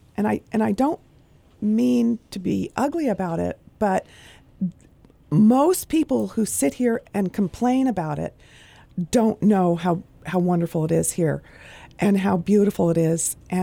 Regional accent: California, United States; I'm a newcomer at 35 years being here. I'm originally from the Bay Area.

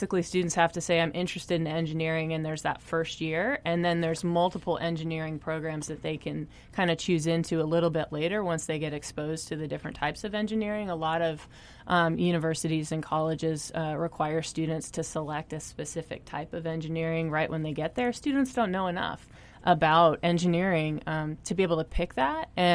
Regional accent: Colorado, United States; Oh, and I'm from Colorado.

